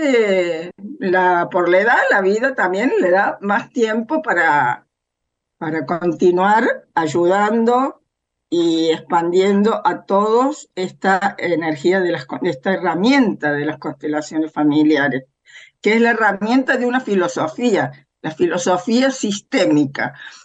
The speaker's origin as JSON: {"language": "Spanish", "region": "Córdoba", "country": "Argentina", "said": "soy de Córdoba"}